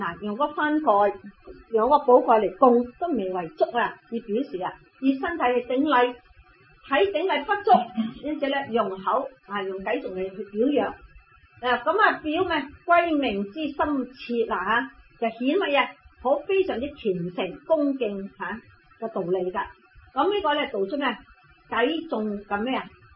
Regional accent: China; 我哋中国人咧，你睇下咧，就唔会明白。我中国人好简洁嘅

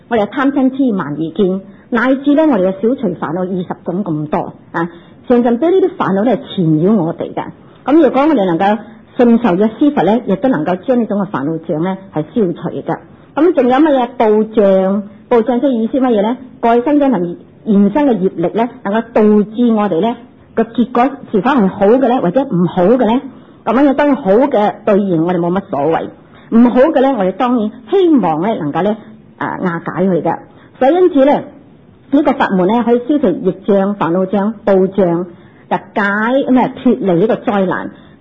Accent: China; 我们中国人有句那些什么西春就是写出入平安的

